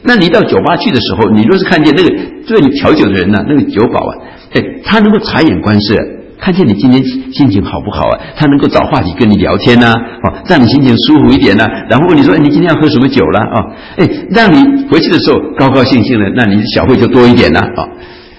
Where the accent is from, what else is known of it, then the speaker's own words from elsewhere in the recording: China; now in United States; 我们虽然在美国，觉得我们身体什么事情都很好，可是我们时时刻刻想到我们是中国人